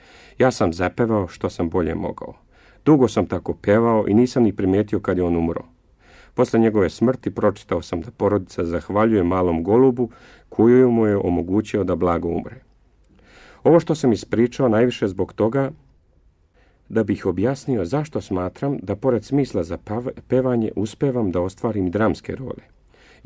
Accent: Bosnia & Herzegovina; Rođen sam u Bosni i od mali nogu bio sam okružen pesmom

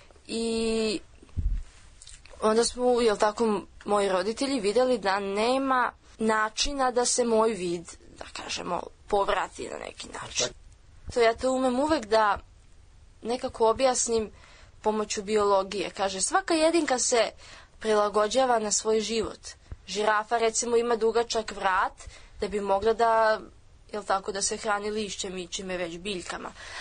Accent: Belgrade, City of Belgrade, Serbia; born there; Rođena sam u Beogradu 2002. godine, 30. oktobra

